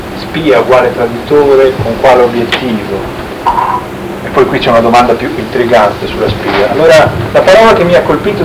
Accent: Rome, Lazio, Italy; mi schiamo perché sono di Roma.

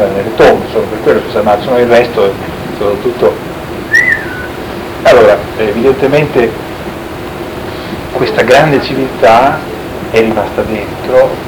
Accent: Rome, Lazio, Italy; mi schiamo perché sono di Roma.

